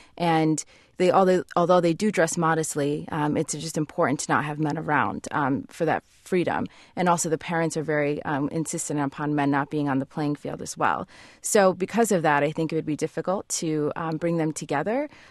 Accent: United States; especially as a first-generation immigrant growing up in the States. You're not Afghan enough or you're not American enough sometimes to fit in.

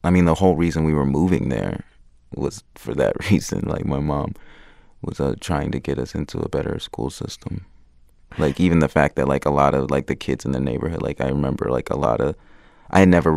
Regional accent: Stone Mountain, Georgia, United States; I grew up in a suburb called Stone Mountain. Yeah, it's up like east of Atlanta.

